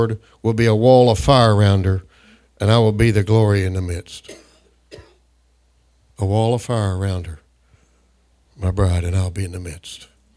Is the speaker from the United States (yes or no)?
yes; Texas, United States; I was from North Texas, and there's parts of it, sandy loam soil with excellent soil watered enough for wonderful peaches.